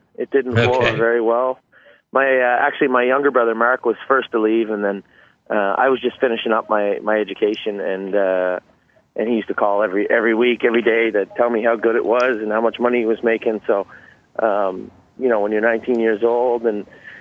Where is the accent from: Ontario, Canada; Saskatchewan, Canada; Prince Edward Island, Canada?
Prince Edward Island, Canada; I was born and raised in Prince Edward Island, and my father and my mother had a hobby farm